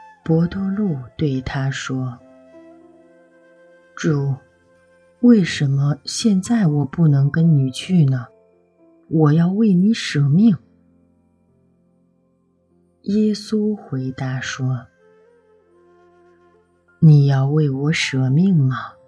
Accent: China; 身为中国人， 我们也是救恩所惠及的对象

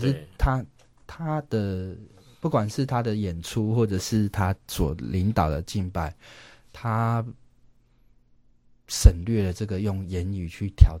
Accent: Taiwan; 可是事实上在我们台湾人听就是其实是中国风

